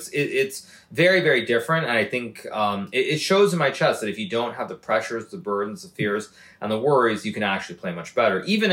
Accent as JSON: {"language": "English", "country": "United States", "tie": "born or raised there", "said": "with myself growing up in the United States, pretty much from the time that I was 18, 19 years old, none of this stuff existed."}